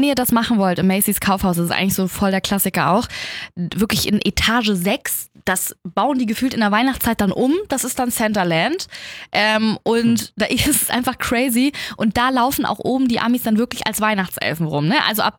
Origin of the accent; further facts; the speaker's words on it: Germany; als ich meinte, ich komme aus Deutschland